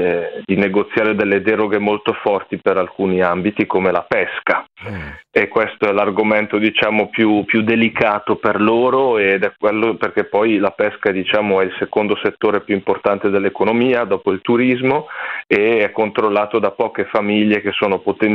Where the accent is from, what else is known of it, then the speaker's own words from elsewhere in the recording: Lombardy, Italy; now in Iceland; sono del nord Italia, sono lombardo.